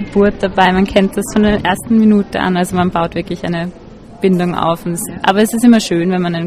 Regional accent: Klosterneuburg, Lower Austria, Austria; Nein, wir sind aus Klosterneuburg.

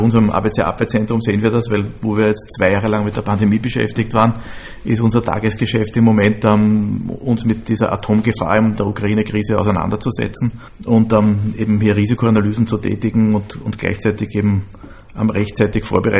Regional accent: Austria; Und wenn wir uns als Österreicher da eher auf die humanitäre Hilfe und auf eine wirtschaftliche Hilfe bis zu einem möglichen Wiederaufbau das Schwergewicht setzen

